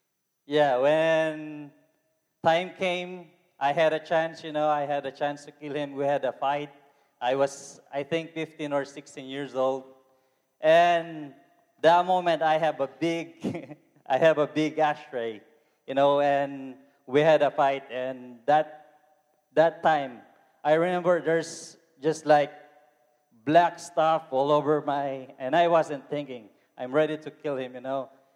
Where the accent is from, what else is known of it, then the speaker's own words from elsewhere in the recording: Philippines; English is a second language; now in United States; I'm from the Philippines. I look like Ricardo.